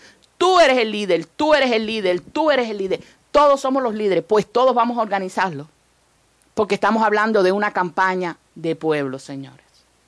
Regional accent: Cuba; exhortar a mi pueblo, a tanto los de aquí, tanto los cubanos de aquí como los de allá

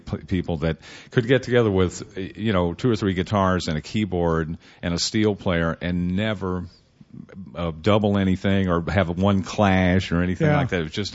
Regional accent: Tennessee, United States; I'm from Tennessee

